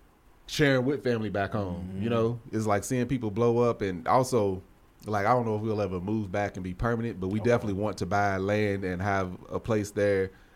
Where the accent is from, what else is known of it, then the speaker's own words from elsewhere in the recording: the South, United States; Y'all say chicken. I'm from the South.